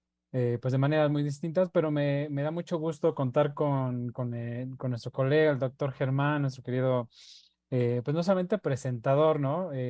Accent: Mexico; hablando pues desde nuestra formación como psicoanalistas mexicanos.

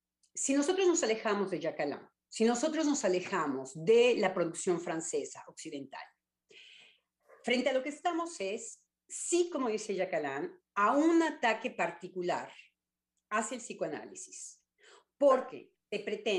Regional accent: Mexico; y mucho menos como mexicana, y en la realidad de mi país, que conozco porque lo llevo en los huesos

